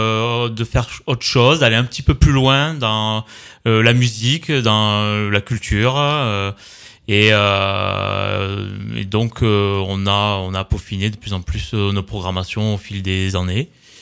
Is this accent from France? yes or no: yes; Vieux, France; Alors moi, je suis originaire de Vieux, du village en fait. J'ai grandi dans ce village là